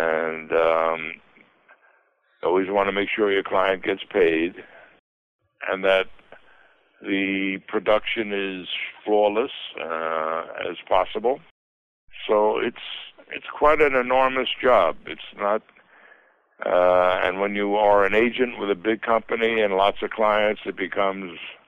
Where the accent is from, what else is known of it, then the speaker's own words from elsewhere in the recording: Bronx, New York, United States; I was born in the Bronx and spent, other than 1 year where I lived in Baltimore, I have always been in New York.